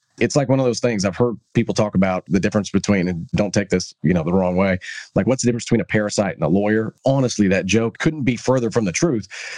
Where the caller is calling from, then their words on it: Texas, United States; I'm calling you from Texas.